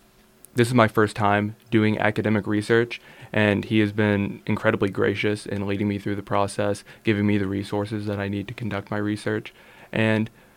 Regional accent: Jonesboro, Arkansas, United States; Well, I was born here in Jonesboro. I've been an Arkansan my entire life

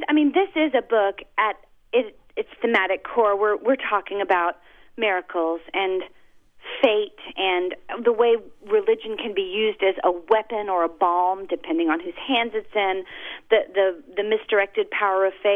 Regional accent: the South, United States; You know, I grew up in the South. I spent my whole life here.

